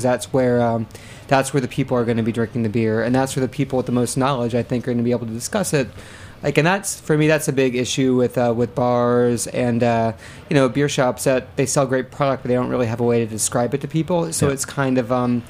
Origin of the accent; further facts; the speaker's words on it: Ohio, United States; And I grew up in Ohio and it never really felt like Midwe